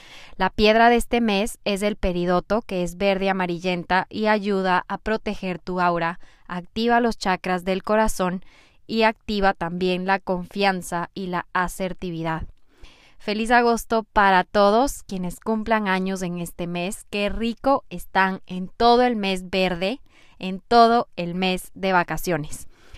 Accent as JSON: {"language": "Spanish", "country": "Ecuador", "said": "soy de Ecuador, tengo 26 años"}